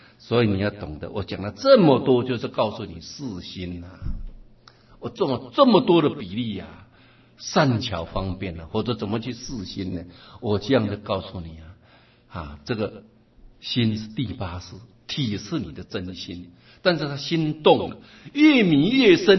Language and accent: Chinese; China; 我们中国人用筷子，这也是我们的习气